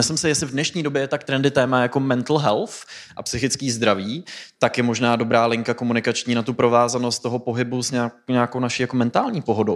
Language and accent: Czech; Pardubice, Pardubice Region, Czechia; já jsem hrál hokej jako malej kluk v Pardubicích